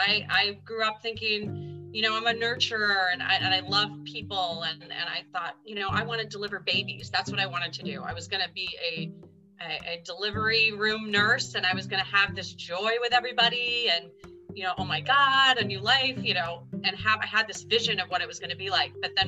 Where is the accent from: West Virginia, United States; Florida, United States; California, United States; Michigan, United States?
Michigan, United States; Wyoming; also born or lived in Grand Rapids; I grew up in a very small part of Michigan. I was born in Grand Rapids, Michigan, grew up in a little town outside of there called Wyoming, Michigan.